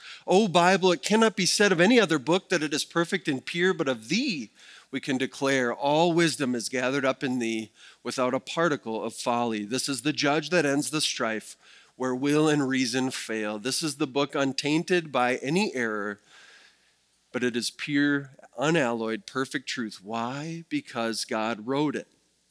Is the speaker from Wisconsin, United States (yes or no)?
yes; Wisconsin, United States; So I can say that because I'm from Wisconsin and have done that in the past